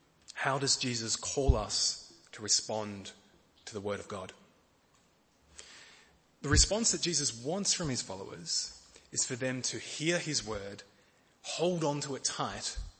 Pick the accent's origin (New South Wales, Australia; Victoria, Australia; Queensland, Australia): Victoria, Australia; Emerald; I grew up in Emerald, which is a town 20 minutes that way in the Dandenong Ranges.